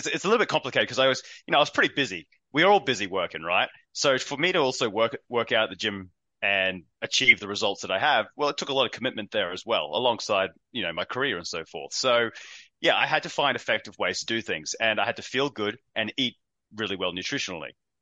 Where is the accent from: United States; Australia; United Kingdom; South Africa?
Australia; Queensland; I'm from Queensland. I'm guessing most of the audience is Australian, so central Queensland up in the Whitsundays.